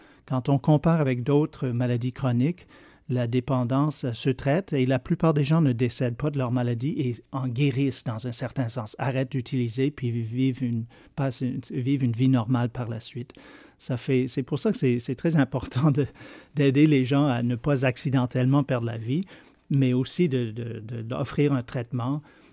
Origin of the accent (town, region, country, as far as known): Quebec, Canada